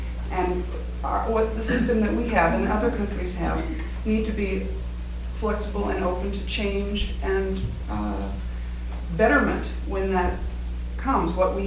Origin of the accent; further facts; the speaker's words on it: United States; experienced the uncomfortable position of being an American who often thinks that our way is the right way